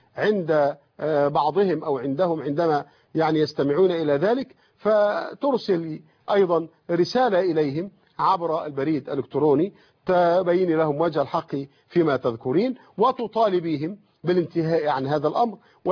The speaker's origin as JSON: {"language": "Arabic", "country": "Egypt", "said": "وقد سمعت أن هذا شخصيا من شيخ مشايخ القراءات هنا عندنا في مصر"}